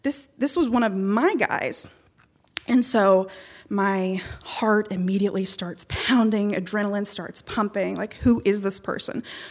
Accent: Charleston, West Virginia, United States; I say I'm from West Virginia. But if I am feeling generous, I say that I was born and raised in Charleston, but my dad is from a small mountain village in rural Pakistan, the tribal area.

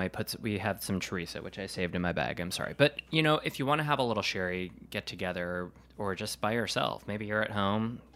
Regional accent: Wisconsin, United States; now in New York, United States; I'm from Wisconsin. I don't need a hat or gloves.

